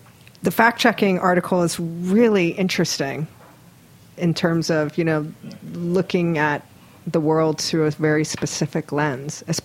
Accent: Hawaii, United States; mostly because we're both from Hawaii

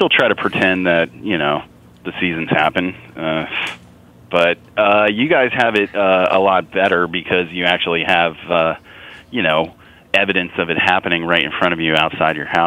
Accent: New Jersey, United States; In a place that did have seasons. I grew up in New Jersey.

